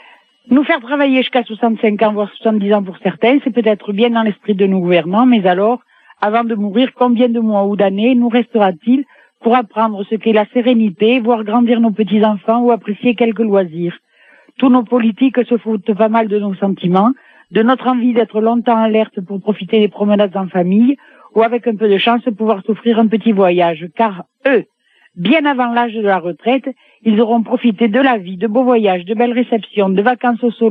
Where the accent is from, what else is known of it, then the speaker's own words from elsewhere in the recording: Gaillac, Occitanie, France; Moi, je suis de Gaillac, je suis du Tarn. C'est un beau pays, il fait soleil.